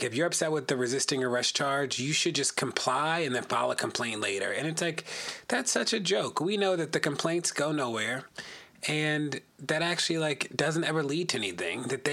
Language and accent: English; Baltimore, Maryland, United States; I live in Baltimore. I'm from Baltimore.